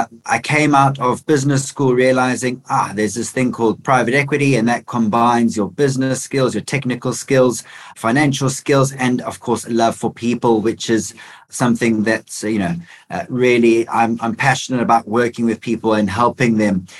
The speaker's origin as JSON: {"language": "English", "country": "South Africa", "tie": "born or raised there", "moved": "as an adult", "lives_now": "United Kingdom", "said": "So born and bred in South Africa, came over here about 6 years ago to the UK"}